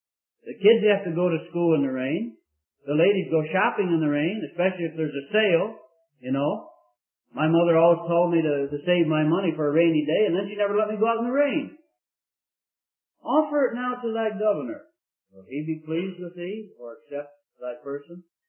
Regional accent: Scotland, United Kingdom; being a Scotsman, I don't mind the fact that the other fellow has to pick up the dinner tab

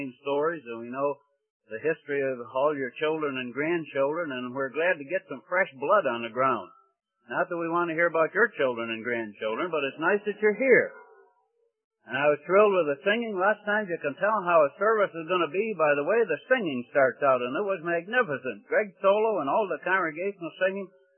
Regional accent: Scotland, United Kingdom; because I'm a Scotsman.

